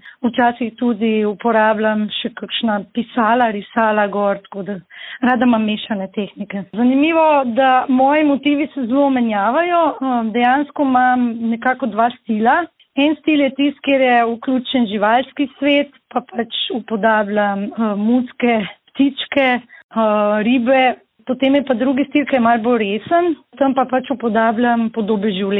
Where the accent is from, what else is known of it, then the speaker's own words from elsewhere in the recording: Ljubljana, Central Slovenia, Slovenia; moved away as an adult; now in Ajdovščina, Slovenia; Prihajam iz Ljubljane, tam sem se rodila in živela 24 let. Zdaj pa že 21 let živim v Ajdovščini.